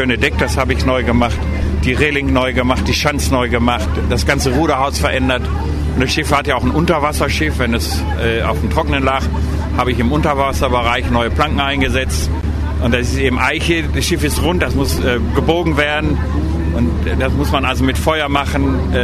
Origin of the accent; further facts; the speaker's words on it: Husum, Schleswig-Holstein, Germany; Erstmal bin ich in Husum groß geworden und als Kinder sind wir immer zum Hafen gegangen